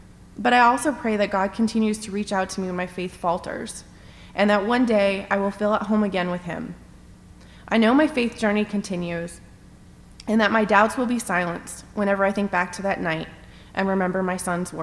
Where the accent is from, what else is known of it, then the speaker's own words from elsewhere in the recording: Fresno, California, United States; born there; I was born in Fresno, California, and was raised Catholic, really Catholic. I went to Catholic school for 12 years